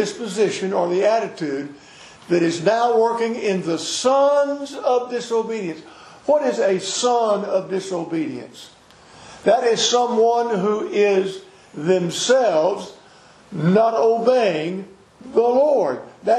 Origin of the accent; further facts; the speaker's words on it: Port Arthur, Texas, United States; born there; Did I come home from St. Mary's Hospital in Port Arthur